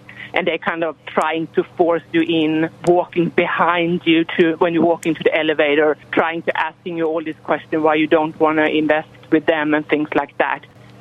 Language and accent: English; Sweden; English is a second language; moved away as an adult; now in Texas, United States; So I actually I am from Europe, from Sweden, and we arrived in Texas because of my husband's job